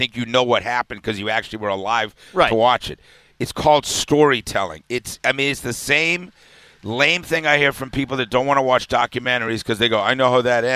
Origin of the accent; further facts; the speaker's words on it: Chestnut Hill, Massachusetts, United States; I grew up in Chestnut Hill.